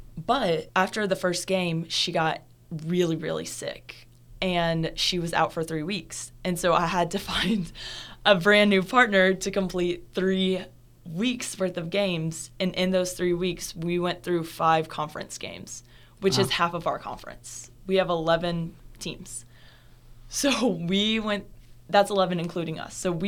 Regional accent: the South, United States; because I grew up in the South, I grew up on the beach.

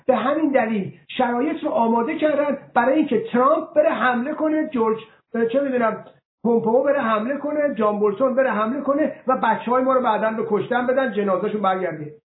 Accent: Iran; ما به عنوان یک ایرانی چه بایست بکنیم

